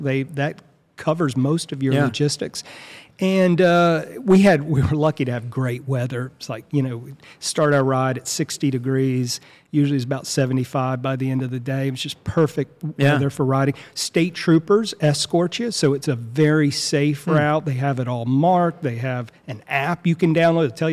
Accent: North Carolina, United States; Now, I told you, I'm from Eastern North Carolina, Duplin County.

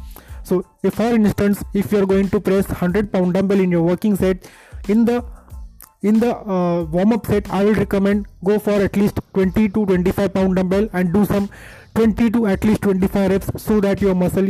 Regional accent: Mumbai, Maharashtra, India; I am from Mumbai, India

